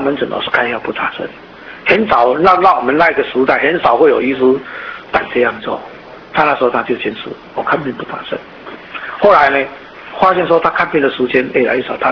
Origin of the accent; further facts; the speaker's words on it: Taiwan; 我讲我们带我们台湾来讲，我们不是不会讲国语，我们都会讲国语啊，可是呢，我们还是很刻意用那个母语来讲